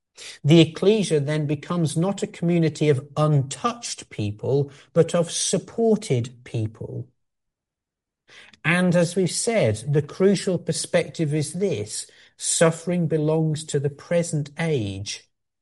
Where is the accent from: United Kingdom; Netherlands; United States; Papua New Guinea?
United Kingdom; Sheffield, Yorkshire and the Humber; born there; May not sound like it, but I was born in Sheffield, and Sheffield is known for making steel.